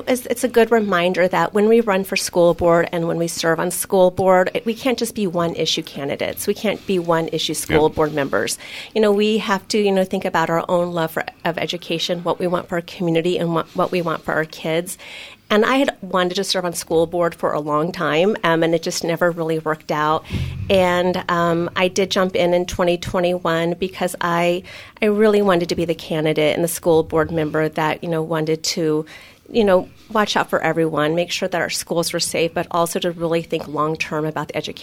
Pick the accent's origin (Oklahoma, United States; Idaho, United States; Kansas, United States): Kansas, United States; Emporia; because I'm from Emporia, I get to brag about what we do.